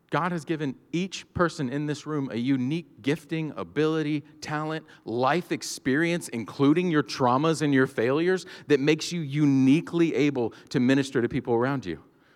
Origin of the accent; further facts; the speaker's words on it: Georgia, United States; me and my buddy Trey, he's from Ohio, I'm from Georgia